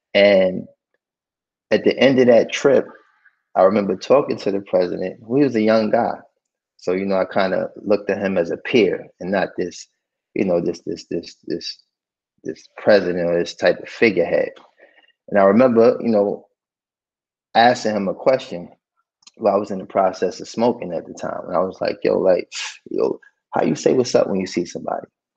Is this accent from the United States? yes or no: yes; New York City, New York, United States; because growing up in Harlem, once again, nothing is simple.